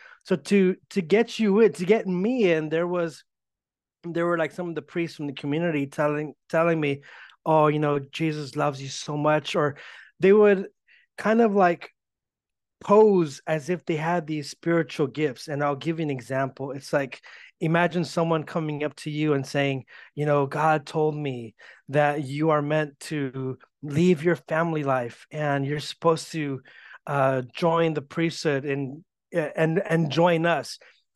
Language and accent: English; Bellflower, California, United States; I'm born and raised in the LA area. I'm actually from Bellflower, California. It's kind of closer to the Long Beach area, but still in the LA County.